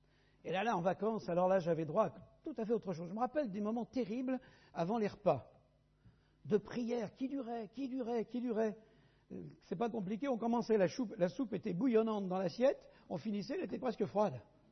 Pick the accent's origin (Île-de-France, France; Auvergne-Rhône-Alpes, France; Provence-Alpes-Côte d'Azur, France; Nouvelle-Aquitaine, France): Île-de-France, France; je suis parisien, né dans la région parisienne, élevé dans la région parisienne